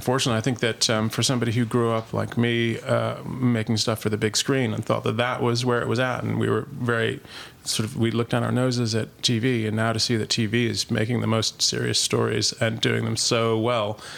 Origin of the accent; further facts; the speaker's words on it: New York City, New York, United States; born there; I was born in New York. I was born in what was then Doctor's Hospital, New York, which has been renamed, I think.